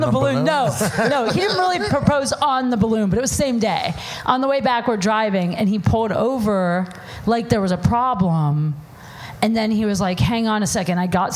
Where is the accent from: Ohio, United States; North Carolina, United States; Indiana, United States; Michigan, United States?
Ohio, United States; I was going to college in Chicago. I was from Ohio.